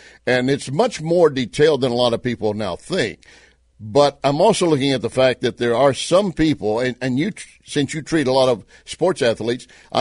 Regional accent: Texas, United States; When I grew up in Texas, you know, it took, you could just put a shingle on your door

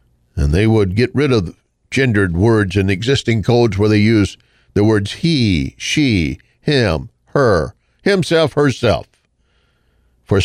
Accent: Austin, Texas, United States; It exists even in my home state of Texas and the city of my birth, Austin, turning so blue I wouldn't recognize it.

